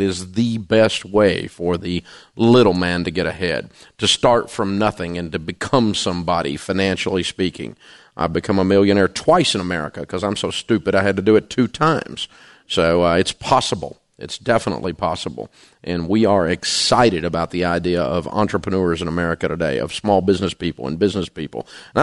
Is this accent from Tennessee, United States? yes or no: yes; Nashville, Tennessee, United States; They've enjoyed Music City, my hometown